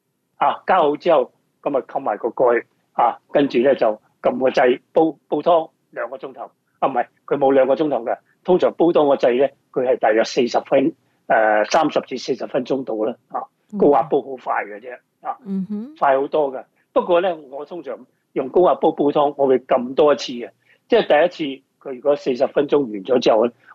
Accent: Guangdong, China; 呢啲系我哋广东人嘅习惯啦

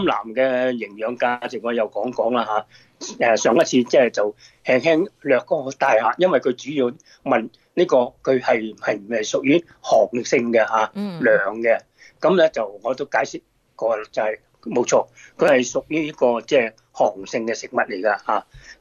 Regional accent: China

